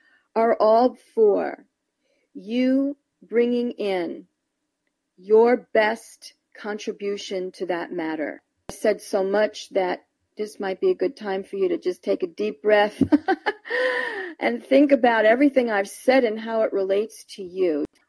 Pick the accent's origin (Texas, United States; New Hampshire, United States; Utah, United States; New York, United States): New York, United States; now in California, United States; I am from New York, and I moved to California. So I have that hardcore, powerful, substantial East Coast New York energy, which is very reality-based.